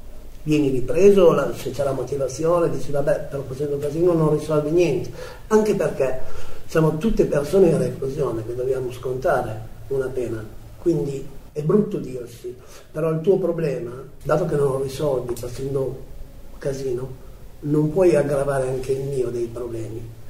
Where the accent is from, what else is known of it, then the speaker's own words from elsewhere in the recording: Bologna, Emilia-Romagna, Italy; sono quelle per me anche che sono di Bologna.